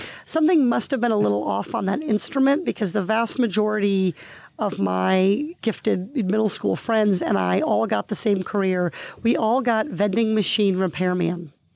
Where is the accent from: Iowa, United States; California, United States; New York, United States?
Iowa, United States; Fort Dodge; born there; Yeah, I was born in Fort Dodge, Iowa. My parents lived in a little town called Eagle Grove.